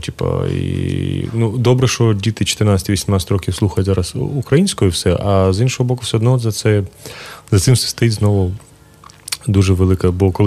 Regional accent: Vovchansk, Kharkiv Oblast, Ukraine; я сам з Вовчанська

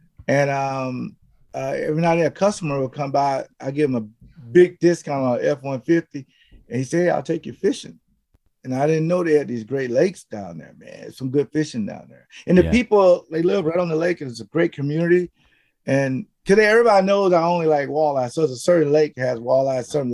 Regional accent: the South, United States; I'm from the South.

